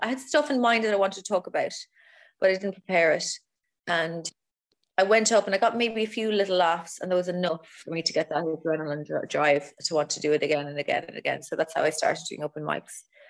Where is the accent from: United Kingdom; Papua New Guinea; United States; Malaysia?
United Kingdom; East of England; accent: Essex; mine is more Essex, my accent.